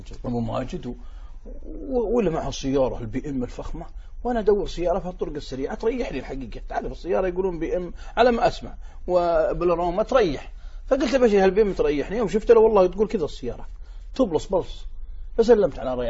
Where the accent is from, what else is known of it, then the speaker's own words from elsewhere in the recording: Unaizah, Al-Qassim, Saudi Arabia; يتذكر ديرته إلى ديرتي القصيم قسم بالله نيزة